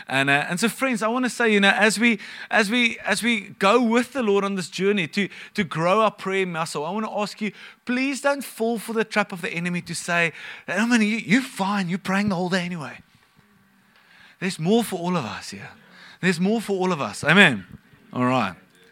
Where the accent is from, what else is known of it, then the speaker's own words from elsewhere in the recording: Bloemfontein, Free State, South Africa; I grew up in Bloemfontein, and they say that you can see your dog run away for 3 days because it's so flat.